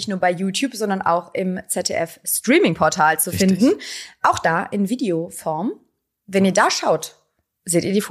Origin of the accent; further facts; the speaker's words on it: Minnetonka, Minnesota, United States; Ja, ich komme aus Minnetonka.